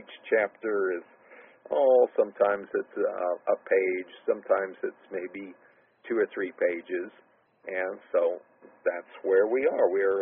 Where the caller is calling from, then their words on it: Washington, United States; as I said before, I'm coming from the Yakima Indian Reservation in South Central Washington State.